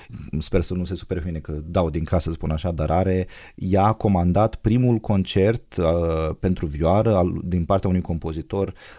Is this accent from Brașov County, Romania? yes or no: no; Iași, Iași County, Romania; eu am fost crescut aici la Iași